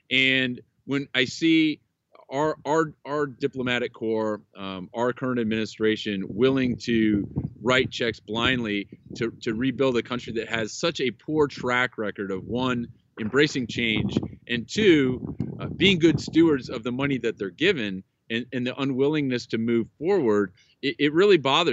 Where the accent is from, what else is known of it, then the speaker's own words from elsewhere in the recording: California, United States; more than most as a Californian